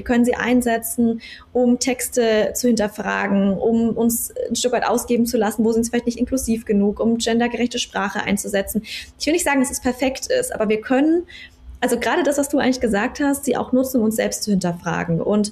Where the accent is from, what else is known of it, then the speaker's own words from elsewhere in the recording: Bavaria, Germany; ich bin ja aus Bayern, ich lebe in Bayern